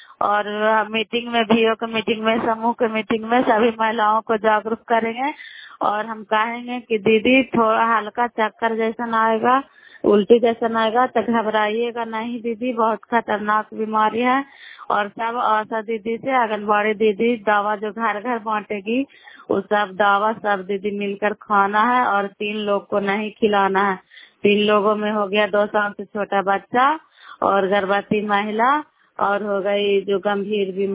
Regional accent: Makrata, Bihar, India; नालंदा जिला कराए ब्लॉक मकराता पंचायत, हम कराए ब्लॉक के निवासी हैं

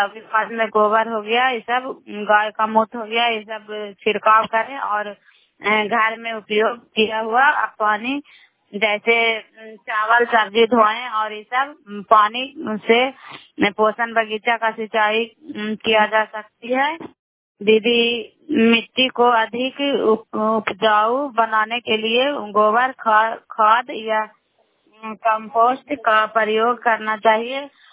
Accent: Bairiganj, Bihar, India; नालंदा जिला कराई ब्लॉक मकराता पंचायत ग्राम वैरीगंज की निवासी हूँ। और अभी हम गवासपुर गांव में आई हुई हूँ

